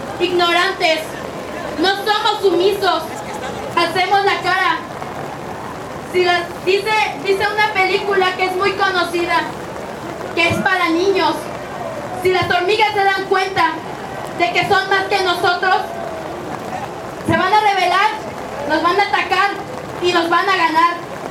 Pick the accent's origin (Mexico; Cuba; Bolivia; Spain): Mexico